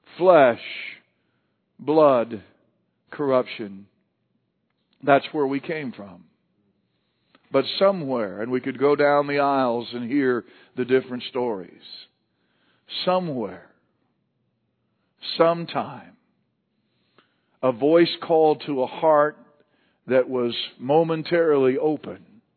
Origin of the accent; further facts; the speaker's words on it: Montana, United States; When I was growing up in Montana, we never even locked the front door.